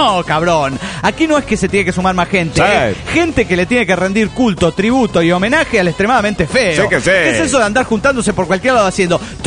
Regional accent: Querétaro, Mexico; de Querétaro, México.

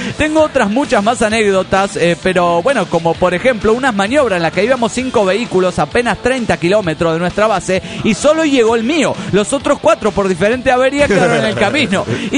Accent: Quito, Pichincha, Ecuador; now in Boston, United States; yo soy de Quito, Ecuador, pero estudio en Boston porque mi mamita se casó con un gringo. Esa es otra historia. Tengo 20 años, soy chiquita como toda ecuatoriana y un poco flaca, pero tampoco tanto.

